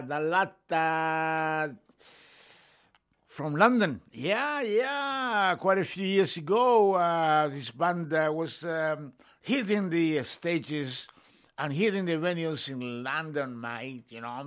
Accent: Chile; English is a second language; moved away; also born or lived in England; So every time I said, I'm from Chile, I'm like, oh, God.

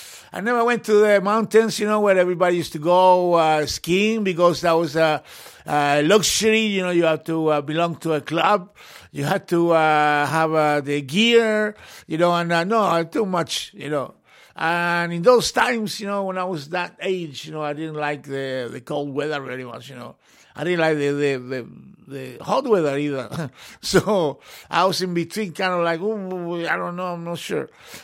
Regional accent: Chile; Where are you from? From Chile? Oh, is it Chile in Chile? No, it's not Chile in Chile, man. It's warm.

